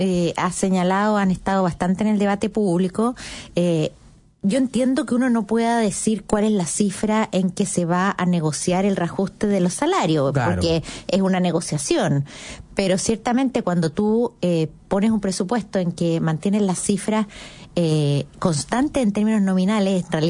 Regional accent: Chile; Y la verdad es que somos todos los chilenos los que aportamos a ese fondo común, ¿no?

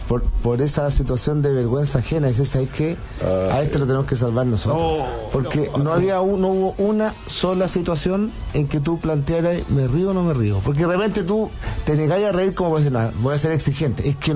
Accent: Argentina; Me pifian porque soy argentino

